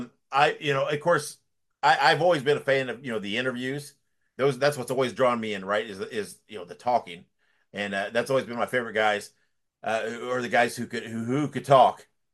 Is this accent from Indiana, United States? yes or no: yes; Columbus, Indiana, United States; I was born and raised in Columbus, Indiana, which is kind of south central Indiana. We were about an hour from Indianapolis, about an hour from Louisville.